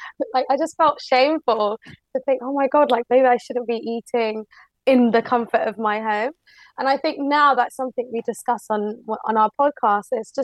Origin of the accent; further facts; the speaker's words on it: United Kingdom; I feel like it's a part of my personality and my identity as a British Muslim woman.